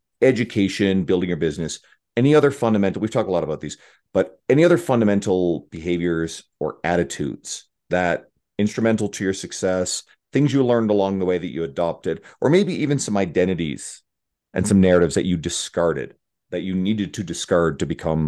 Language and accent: English; Newfoundland and Labrador, Canada; I grew up in Newfoundland, so I didn't know him growing up